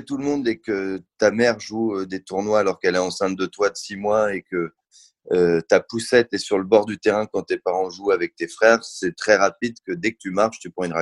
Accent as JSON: {"language": "French", "town": "Paris", "region": "Île-de-France", "country": "France", "tie": "born there", "said": "Enfin, je suis né à Paris."}